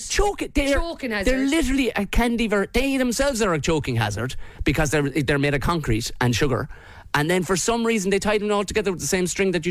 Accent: Tipperary, Munster, Ireland; No, I'm from Tipperary. We don't eat avocados.

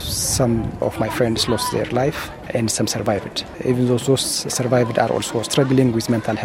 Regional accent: Tigray, Ethiopia; I was born and raised in Tigray.

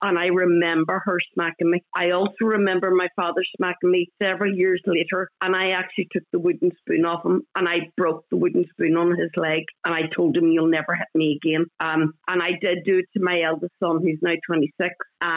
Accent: County Donegal, Ireland; English is a second language; You probably gathered from my accent, I'm from Donegal, and my greatest trick with my kids was I would speak Gaelic to them

